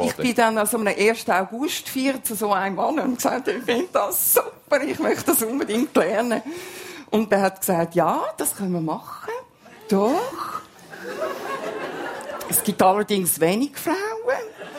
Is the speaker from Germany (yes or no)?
no; Switzerland; also born or lived in Italy; ich bin weder in Italien wirklich als Italienerin angesehen, dort bin ich die Schweizerin, die dann auf Besuch kommt und da sagen sie, ja, du bist halt Italienerin. Also ich bin wirklich beides.